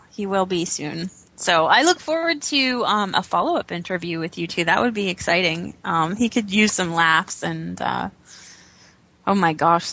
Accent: Canada; I've never been to New York, so bear with me, and I'm Canadian.

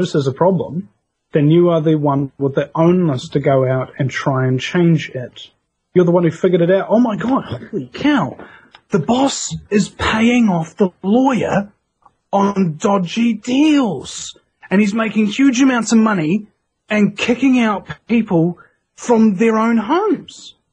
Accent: New Zealand; I'm from New Zealand.

